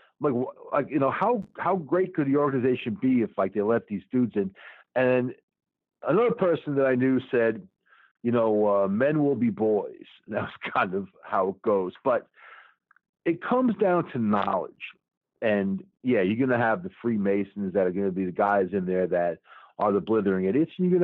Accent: New York, United States; So I'm from Long Island originally, and I'll tell you, man, on the island, you get your hurricanes

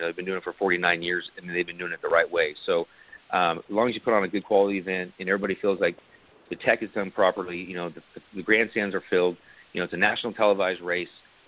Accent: California, United States; I'm from California, I'm part of the Winter Showdown.

